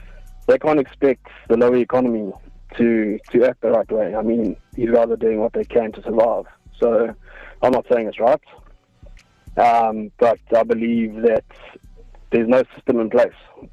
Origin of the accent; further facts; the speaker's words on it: South Africa; I've born and bred in South Africa. I've been here 35 years of my life now.